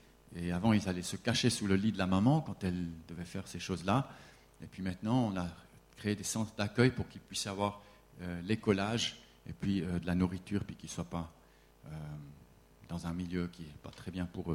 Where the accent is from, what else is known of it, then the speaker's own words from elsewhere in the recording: Sion, Valais, Switzerland; Je viens. J'ai grandi en Valais, à Sion.